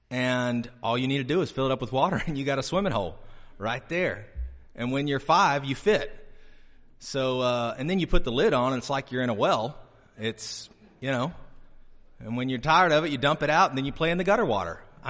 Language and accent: English; Huntsville, Alabama, United States; I grew up mostly in Huntsville, Alabama, around that area.